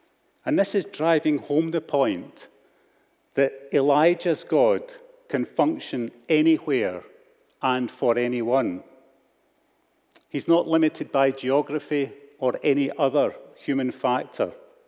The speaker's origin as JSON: {"language": "English", "region": "Scotland", "country": "United Kingdom", "said": "Maybe it's too much emotion for us dour Scots, or it's not enough stiff upper lip if you see yourself as a Brit."}